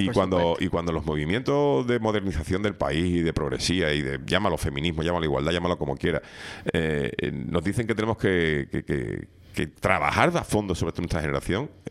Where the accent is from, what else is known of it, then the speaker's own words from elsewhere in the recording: Seville, Andalusia, Spain; now in Canary Islands, Spain; porque yo soy sevillano, tú malagueño y yo sevillano, mira tú. Los dos caídos en Canarias.